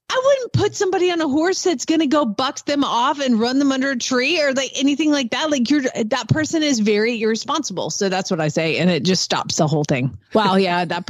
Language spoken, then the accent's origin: English; Atlanta, Georgia, United States; I do remember, too, growing up in Atlanta when people would say, oh, can I come out and ride your horse?